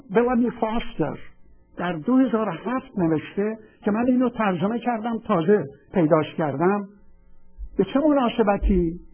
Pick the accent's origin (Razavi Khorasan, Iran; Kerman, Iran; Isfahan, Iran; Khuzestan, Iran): Khuzestan, Iran; چون من بچه خوزستانم.